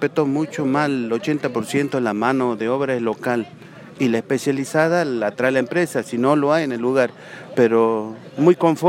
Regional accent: Quebrachal, Salta, Argentina; Nacido y criado en Quebrachal.

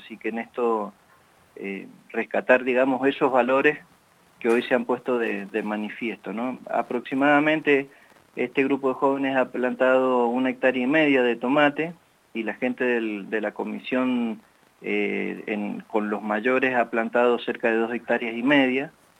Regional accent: Mendoza, Argentina; Yo creo que nosotros como mendocinos, sobre todo, que tanto promocionamos la vendimia

